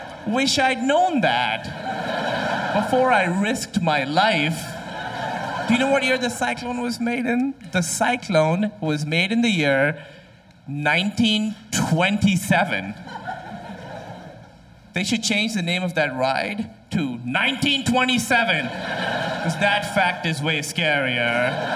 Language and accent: English; Pakistan; And I'm from Pakistan.